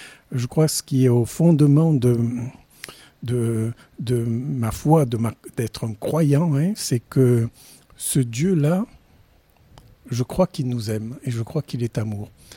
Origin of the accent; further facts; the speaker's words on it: Marseille, Provence-Alpes-Côte d'Azur, France; also born or lived in Aubagne; je suis né à Marseille il y a quelques années maintenant, et j'ai grandi là, sur Marseille et la région marseillaise, sur Aubagne et sur différents quartiers. Donc j'ai commencé autour de Mazargues et puis un petit peu sur La Rose